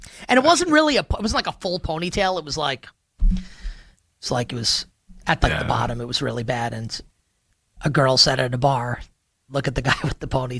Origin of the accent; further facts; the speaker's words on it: New York, United States; I was going to say, I'm from New York.